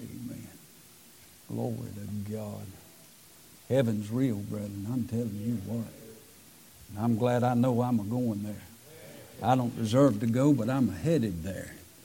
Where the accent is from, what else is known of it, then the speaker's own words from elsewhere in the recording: Waycross, Georgia, United States; Went down to my hometown of Waycross, Georgia